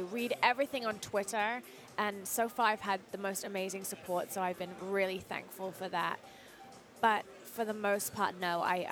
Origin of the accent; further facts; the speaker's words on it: United Kingdom; accent: mid-Atlantic; moved away as an adult; now in United States; I'm British. For the last third of my life, I've lived in the States.